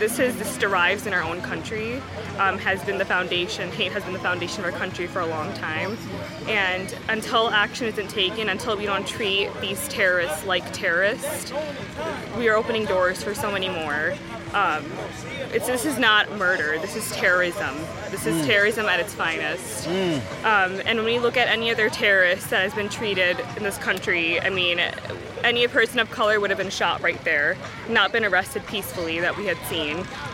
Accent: Amherst, New York, United States; I'm from Amherst, New York.

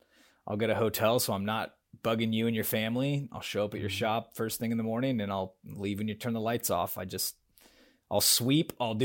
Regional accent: California, United States; now in Texas, United States; We've been in Texas for a little over 6 years now. I grew up in California, up in Northern California, which is where my entire family lives

